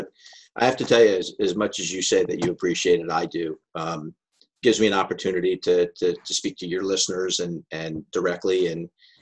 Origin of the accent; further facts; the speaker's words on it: Florida, United States; I'm born and raised in South Florida, so I'm a Dolphins fan just because I am.